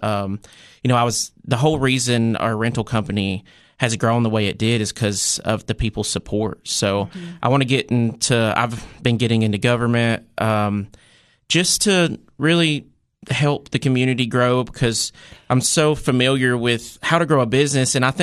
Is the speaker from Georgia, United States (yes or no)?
yes; Dalton, Georgia, United States; Well, we've actually both were born and raised in Dalton, mm-hmm. Georgia.